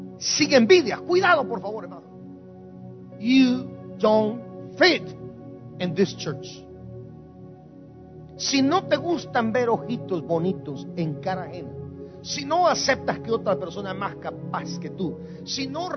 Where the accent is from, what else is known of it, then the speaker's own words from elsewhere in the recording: Guatemala; Yo crecí en Guatemala escuchando, por ejemplo, o viendo 24 horas con Jacobo Zabludowski.